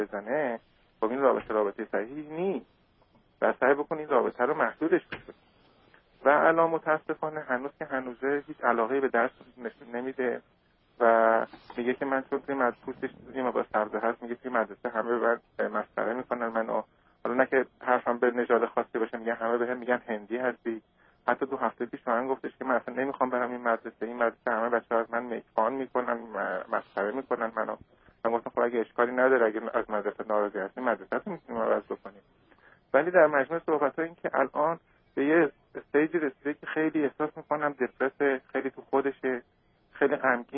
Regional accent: Iran; ما ایرانی هستیم

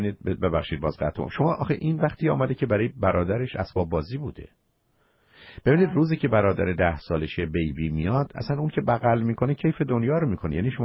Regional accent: Iran; به عنوان یه ایرانی که شاید یه کمی زودتر ما بتونیم همدیگر رو بشناسیم

